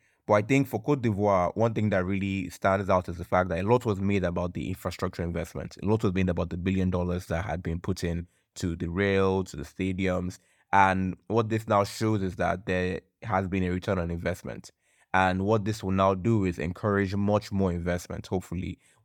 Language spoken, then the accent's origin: English; Nigeria; So I'm Nigerian, but I can also sympathize